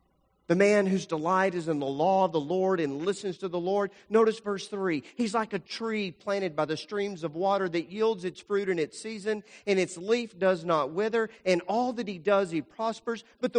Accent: Lubbock, Texas, United States; You know, I grew up in Lubbock, Texas.

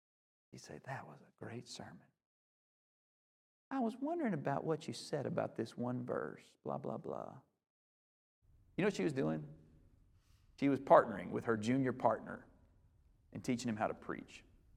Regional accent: Lacey Spring, Alabama, United States; I grew up in Lacey Spring, Alabama in a double-wide trailer, all right?

